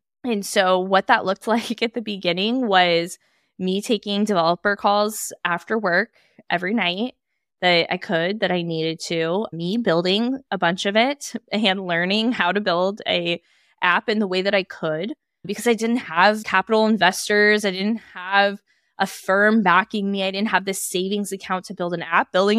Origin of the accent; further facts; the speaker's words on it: Napa, California, United States; I hosted a launch event with 100 women in my hometown, Napa, California